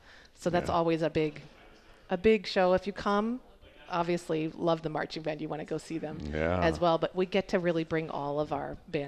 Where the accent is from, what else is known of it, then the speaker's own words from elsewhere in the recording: Pennsylvania, United States; I'm from Pennsylvania originally, so my initial training was at a state school in Pennsylvania. I actually taught high school for 6 years here in Michigan.